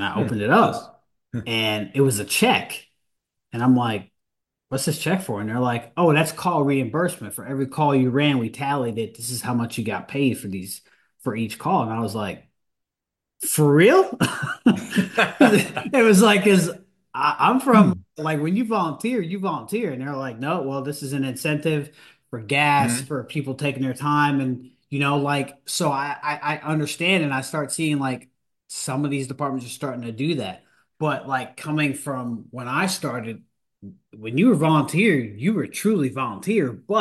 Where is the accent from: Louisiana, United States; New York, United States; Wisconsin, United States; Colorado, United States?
New York, United States; So, I'm from Rockland County, so not too far from you.